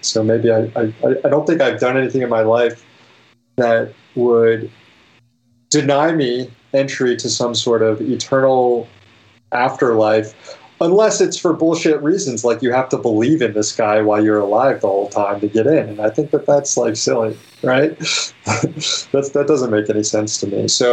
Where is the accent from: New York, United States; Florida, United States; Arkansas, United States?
Florida, United States; I grew up in Florida, so I guess I only have one answer.